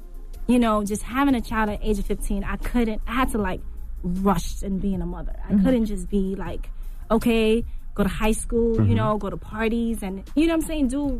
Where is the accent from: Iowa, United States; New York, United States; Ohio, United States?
New York, United States; Bronx; I'm from the Bronx.